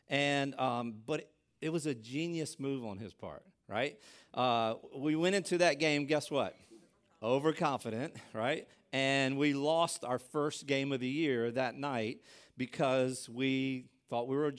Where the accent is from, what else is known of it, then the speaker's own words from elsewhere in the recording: Laurel, United States; Laurel, which is my hometown and in the high school I went to, Laurel is a juggernaut.